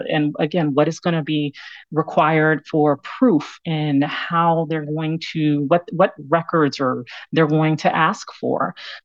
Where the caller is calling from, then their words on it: Florida, United States; I am in Florida.